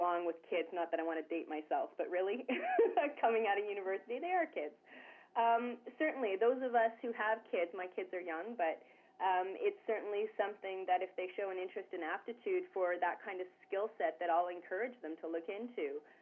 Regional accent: Canada; I'm coming from Canada

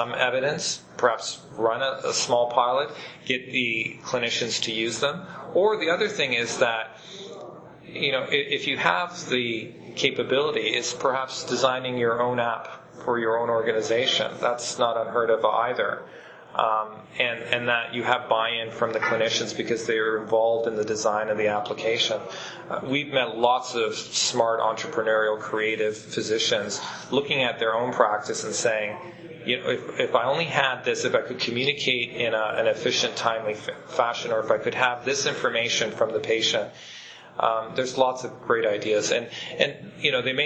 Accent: Canada; despite being Canadian

